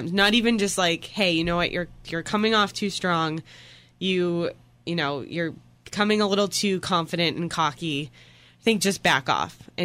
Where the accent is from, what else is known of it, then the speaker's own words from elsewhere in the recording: Boston, Massachusetts, United States; And not just saying because I'm from Boston, but...